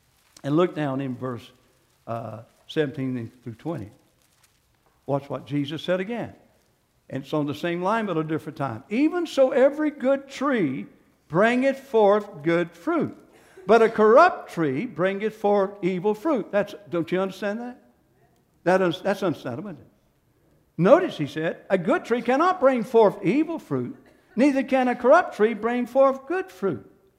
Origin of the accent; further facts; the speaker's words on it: United States; accent: Johnson County; I might be mocked because of my Johnson County accent.